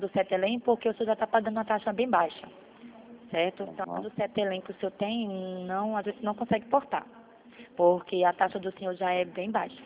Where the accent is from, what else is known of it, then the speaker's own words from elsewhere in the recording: Jaraguá do Sul, Santa Catarina, Brazil; Nós somos de Jaraguá do Sul.